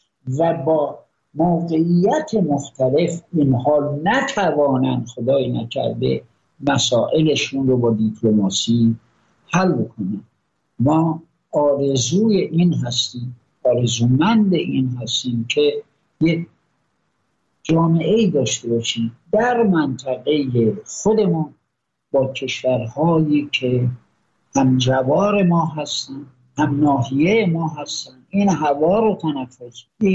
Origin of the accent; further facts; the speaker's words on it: Iran; بنده به عنوان یک ایرانی خیلی میل دارم